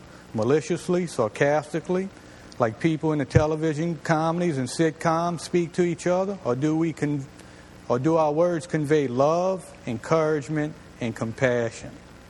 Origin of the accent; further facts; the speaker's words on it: Louisiana, United States; I know nothing about horse and buggy. I'm Cajun.